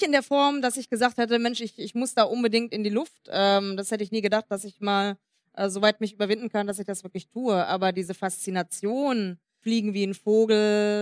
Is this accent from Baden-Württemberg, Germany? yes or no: yes; Karlsruhe, Baden-Württemberg, Germany; Ich komme aus Karlsruhe